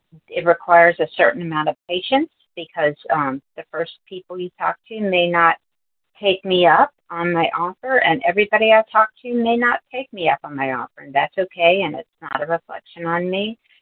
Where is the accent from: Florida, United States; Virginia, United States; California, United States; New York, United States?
Virginia, United States; Manassas; Hi, this is … I'm from Manassas, Virginia.